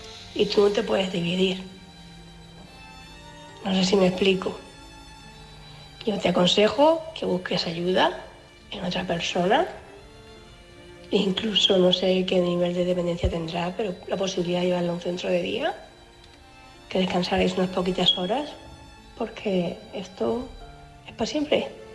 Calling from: Cartagena, Region of Murcia, Spain; corresponsal de Cartagena

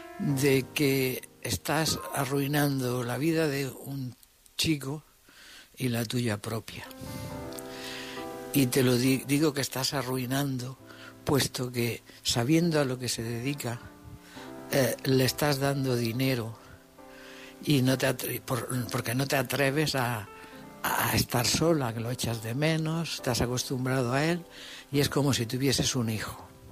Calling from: Almería, Andalusia, Spain; de Almería.

